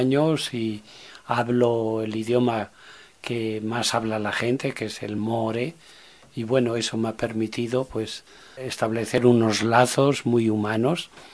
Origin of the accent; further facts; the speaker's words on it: Spain; dado que soy español, he nacido aquí